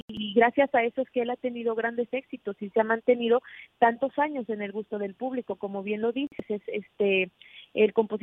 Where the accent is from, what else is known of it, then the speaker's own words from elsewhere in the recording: Colombia; soy de Santa Marta, soy monteriana, pero eso sí, yo soy colombiana, o tierra hermosa donde nací.